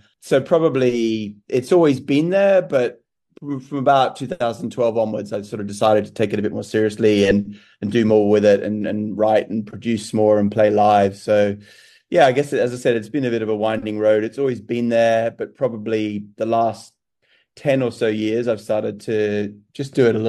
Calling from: Sydney, New South Wales, Australia; Yeah, I'm calling in from Sydney, Australia.

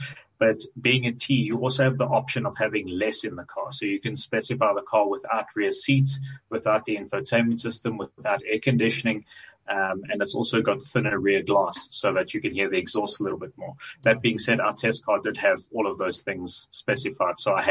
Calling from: Benoni, Gauteng, South Africa; From the East Rand. I stay in Benoni.

